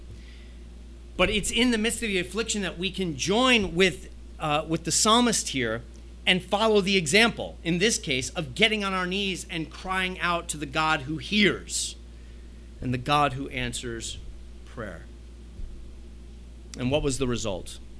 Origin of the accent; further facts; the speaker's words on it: United States; but as an American, I can speak to it, that as Americans, we want to be doers, we want to be fixers.